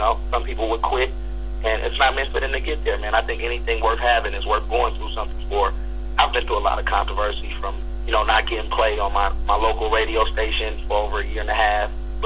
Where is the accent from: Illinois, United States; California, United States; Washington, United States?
California, United States; it makes you feel good again to say, I'm from California, man, because you're looking up and down the coast